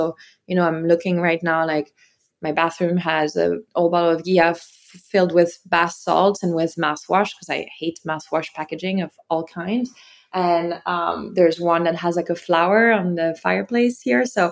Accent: France; moved away as an adult; now in United States; I grew up in France, and then, you know, probably the most defining thing that happened to me was that I moved to the US for college

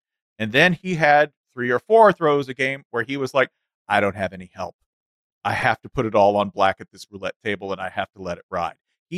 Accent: Tennessee, United States; this is how you know I'm from Tennessee.

